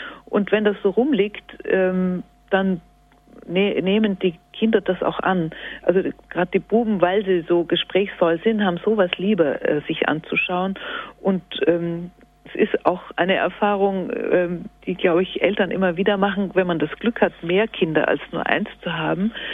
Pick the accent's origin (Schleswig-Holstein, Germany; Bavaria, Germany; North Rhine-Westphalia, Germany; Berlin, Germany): Bavaria, Germany; Das ist in Bayern oder halt in dem Bereich, wo ich aufgewachsen bin, irgendwie üblich.